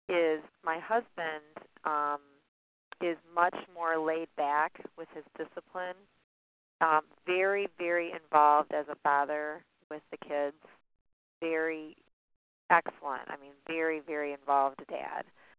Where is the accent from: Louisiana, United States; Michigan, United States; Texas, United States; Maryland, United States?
Michigan, United States; Rockford; from Rockford, Michigan.